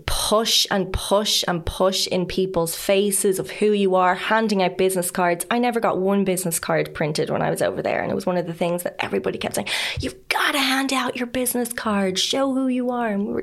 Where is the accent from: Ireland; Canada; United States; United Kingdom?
Ireland; Dublin, Leinster; moved away as an adult; I'm an Irish actor from Dublin. I've just moved over.